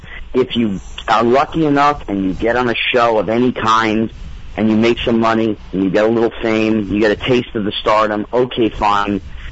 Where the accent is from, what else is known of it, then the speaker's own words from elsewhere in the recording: New Jersey, United States; I grew up in New Jersey. So, I mean, I had a group of people around me who were regular folk.